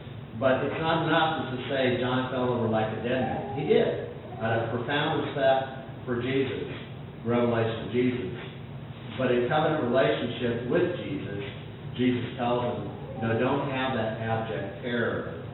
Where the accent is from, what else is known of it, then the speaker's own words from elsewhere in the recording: Arizona, United States; I've dealt with Mormons a lot over the years, growing up in Arizona, etc.